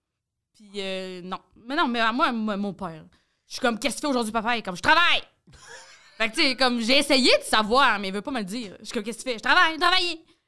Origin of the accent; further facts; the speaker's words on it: Drummondville, Quebec, Canada; Je suis né en 1999, à Drummondville.